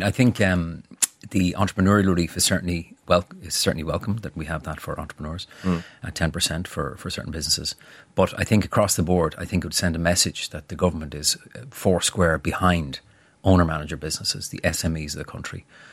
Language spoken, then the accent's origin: English; Leinster, Ireland; You know, I'm from County Wexford, which is a holiday county.